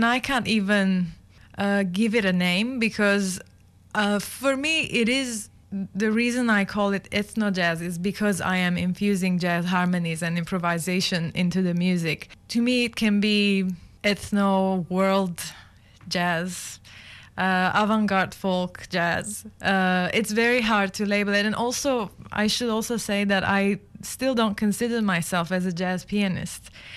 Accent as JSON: {"language": "English", "town": "Beirut", "region": "Beirut Governorate", "country": "Lebanon", "tie": "born or raised there", "said": "when I was growing up in Beirut and playing classical music"}